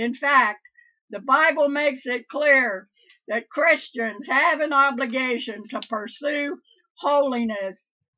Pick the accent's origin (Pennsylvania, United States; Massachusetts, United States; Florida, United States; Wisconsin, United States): Pennsylvania, United States; growing up in Pennsylvania, if my mother or my dad said, thou shalt not do that, buddy, you shalt not.